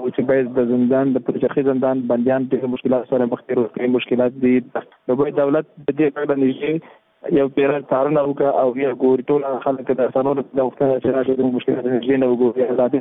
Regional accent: Afghanistan; موږ هم د افغانستان بچیان یو،

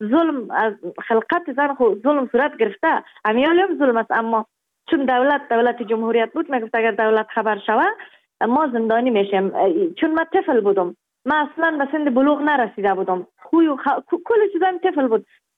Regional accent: Kabul, Afghanistan; also born or lived in Baghlan; و در افغانستان در ولایت بغلان در دنیا آمدیم. جاغری بود، از اونجا آمدیم کابل. 6 ساله بودم

